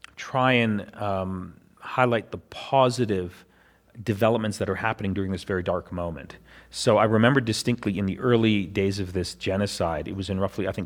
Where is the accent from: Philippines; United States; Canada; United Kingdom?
Canada; I looked this up because I'm from Canada